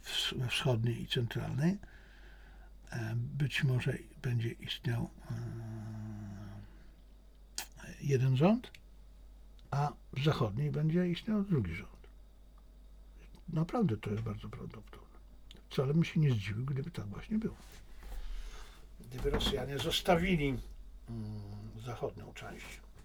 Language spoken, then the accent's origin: Polish; China; ja jako Chińczyk uważam, że Chiny robią dobrze, dbając o swoją rację stanu.